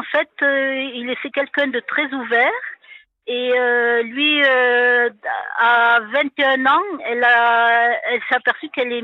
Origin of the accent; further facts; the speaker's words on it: Toulouse, Occitanie, France; Et comme on est de Toulouse, donc on a très vite communiqué par SMS.